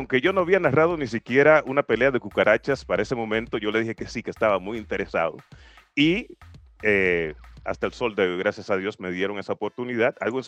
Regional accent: Puerto Rico; born there; Obviamente soy caribeño, como tú dices, nací en Puerto Rico

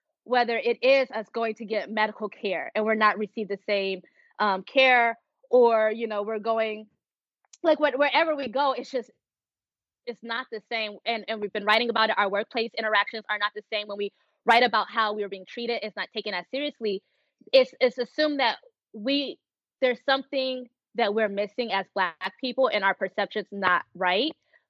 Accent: Decatur, Georgia, United States; I'm from Atlanta, actually Decatur, where it's greater.

